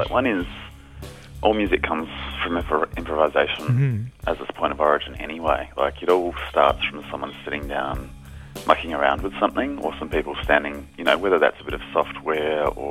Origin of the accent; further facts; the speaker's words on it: Adelaide, South Australia, Australia; now in Melbourne, Australia; This funny thing happened when I moved from Adelaide to Melbourne. I suddenly met all these Adelaide people that I hadn't known in Adelaide.